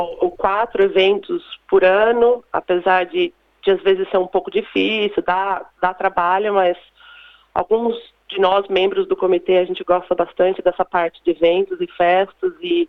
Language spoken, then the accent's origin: Portuguese; Brazil; moved away as an adult; also born or lived in England; now in Adelaide, Australia; Então, eu saí do Brasil há 14 anos, mais ou menos, em 2004, com a intenção de estudar inglês. Então, eu fui para a Inglaterra, fiquei lá 2, 3 anos estudando inglês.